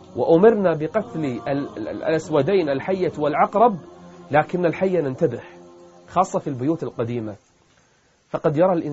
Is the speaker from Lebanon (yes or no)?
no; Kuwait; accent: Kuwaiti; أو إحنا بلهجتنا الكويتية نسميه البرعصي